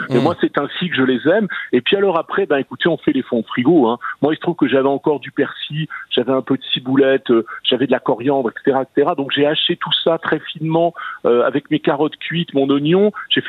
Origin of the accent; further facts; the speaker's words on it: Rouen, Normandy, France; born there; Vous savez, je suis né à Rouen.